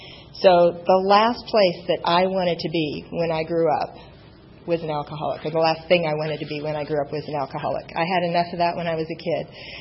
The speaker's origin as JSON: {"language": "English", "town": "San Diego", "region": "California", "country": "United States", "said": "I'm from San Diego."}